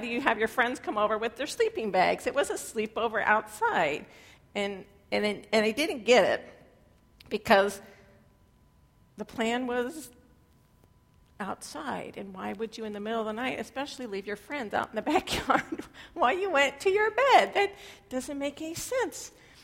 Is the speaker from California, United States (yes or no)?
yes; Redding, California, United States; I grew up in Reading, and in the summertime it's pretty toasty. It's even more toasty than Fresno, actually.